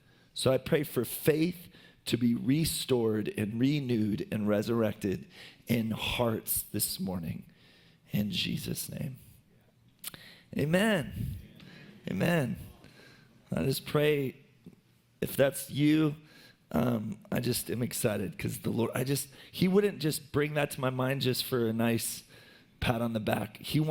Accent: United States; You know, I am super grateful I'm an American.

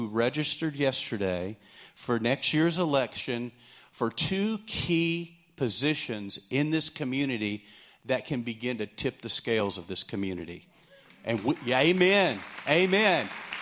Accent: Lubbock, Texas, United States; I grew up in Lubbock, so we were close to Ruidosa, Cloud Cross, so we were always at the mountains.

